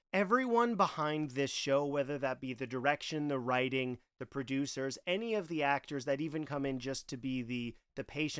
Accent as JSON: {"language": "English", "country": "Canada", "said": "being a Canadian, watching something taking place in the United States"}